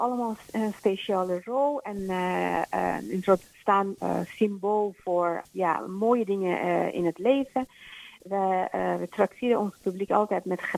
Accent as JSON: {"language": "Dutch", "country": "Iran", "tie": "born or raised there", "moved": "yes", "said": "ik kan me herinneren als kind in Iran."}